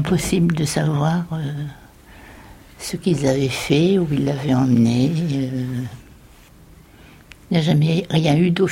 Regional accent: Algiers, Algiers Province, Algeria; born there; Je suis née à Alger. Et on s'est connus à Alger.

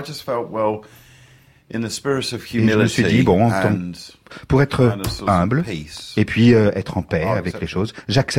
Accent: United States; Non, faut pas dire ça. Non. En tant qu'Américain, faut pas dire ça.

